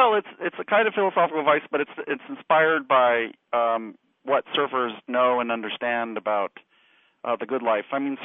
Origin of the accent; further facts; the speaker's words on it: San Diego, California, United States; San Diego. I grew up in San Diego.